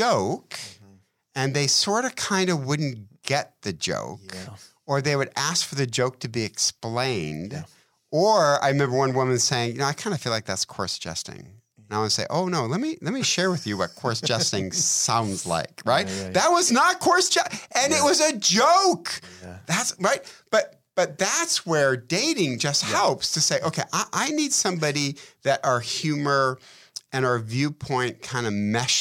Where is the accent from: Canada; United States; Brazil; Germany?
United States; Detroit, Michigan; You know how much I love hockey. I'm from Detroit, hockey town, right?